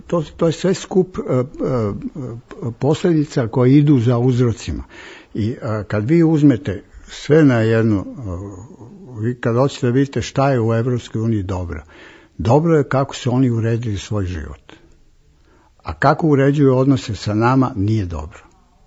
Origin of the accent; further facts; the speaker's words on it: Serbia; Ali danas ja se izjašnjam, ja sam odrastao u Srbiji.